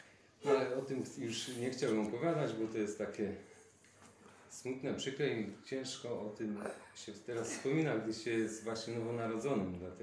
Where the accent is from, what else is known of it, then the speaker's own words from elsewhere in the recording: Tychy, Silesian Voivodeship, Poland; pochodzę z Tychów, tam się urodziłem.